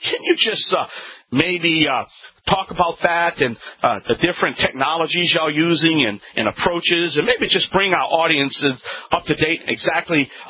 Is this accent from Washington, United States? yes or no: no; New Orleans, Louisiana, United States; it's just so great to be back in my home state, my home city, New Orleans, Louisiana. That's where I'm broadcasting all across this country from my home.